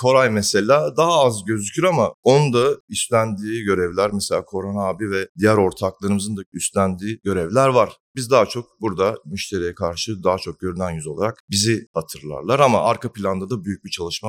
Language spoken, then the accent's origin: Turkish; Istanbul, Turkey; born there; 82 İstanbul doğumluyum.